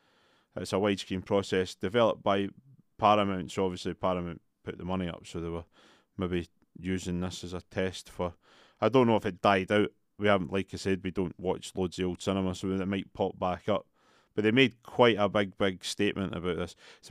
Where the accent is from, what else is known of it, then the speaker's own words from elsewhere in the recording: Scotland, United Kingdom; We are obviously Scottish people, so we know where to find things in the UK